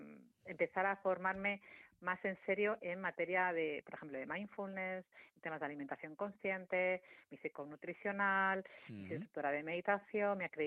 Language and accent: Spanish; Madrid, Community of Madrid, Spain; Yo que vivo en Madrid, soy de Madrid